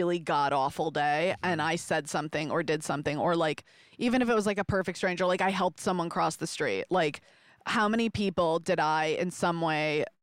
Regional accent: Michigan, United States; Growing up in Michigan, my friend's dad was Alan Trammell.

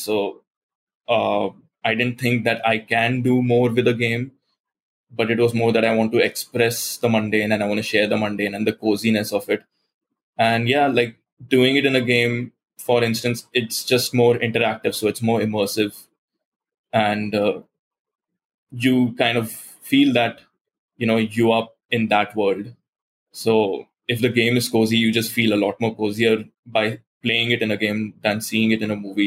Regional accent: Goa, India; my hometown, which is Goa in India, which is a coastal state, and it's very warm and beaches and palm trees and a very cozy atmosphere that way.

